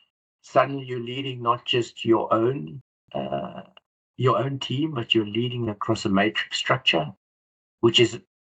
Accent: South Africa; moved away; as I grew up in South Africa and had

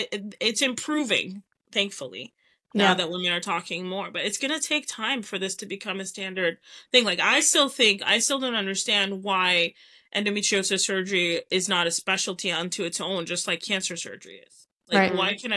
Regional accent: Canada; So to me, again, I grew up in Canada. I'm a Canadian. All of the training I'm talking about I had was mostly in Canada.

